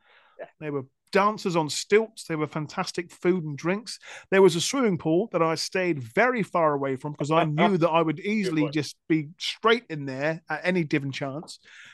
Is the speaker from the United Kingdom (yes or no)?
yes; United Kingdom; And even though we are British and are very good at queuing, we didn't want to spend our whole time there in a queue.